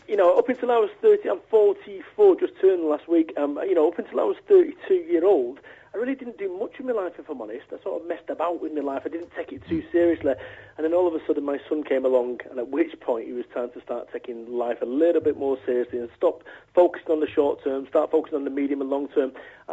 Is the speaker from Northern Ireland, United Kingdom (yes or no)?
no; Salford, North West England, United Kingdom; I'm from Salford, Manchester.